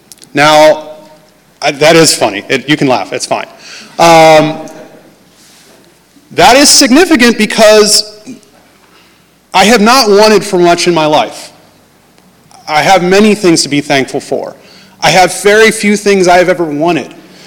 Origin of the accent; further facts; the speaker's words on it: Canton, Ohio, United States; My family is on the other end of Ohio. I'm originally from Canton.